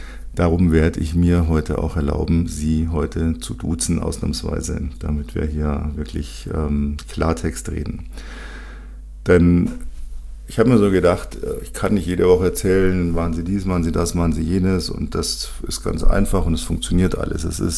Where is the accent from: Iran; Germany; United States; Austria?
Germany; Bavaria; Das bei uns in Bayern bekanntlicher fast ausschließlich in Maßkrügen ausgeschenkt wird.